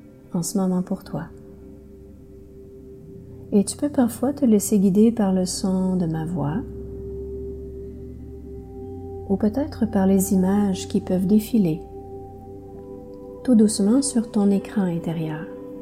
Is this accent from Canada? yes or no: yes; Mont-Laurier, Quebec, Canada; hypnothérapeute, maître PNL et enseignante. Je suis originaire de Mont-Laurier dans les Hautes-Laurentides